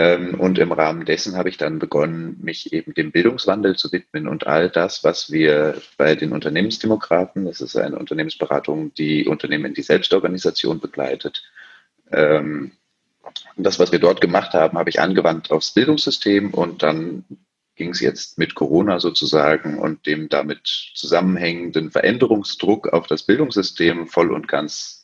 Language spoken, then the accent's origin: German; Berlin, Germany; 30 Jahre jung, gebürtiger Berliner, hier geblieben